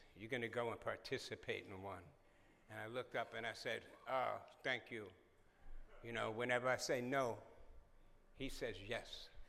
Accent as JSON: {"language": "English", "town": "New York City", "region": "New York", "country": "United States", "tie": "born there", "said": "I was born in New York City, in Harlem, New York City. One of five children."}